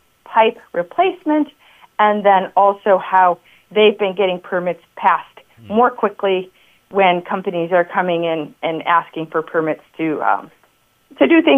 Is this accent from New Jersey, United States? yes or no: no; Port Huron, Michigan, United States; And I grew up in Port Huron and then worked in St. Clair County for a while as an adult.